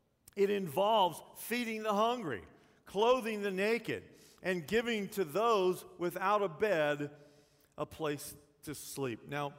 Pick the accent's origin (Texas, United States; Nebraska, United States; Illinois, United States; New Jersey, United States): Texas, United States; I'm from Texas. To me, this movie's called Les Miserables.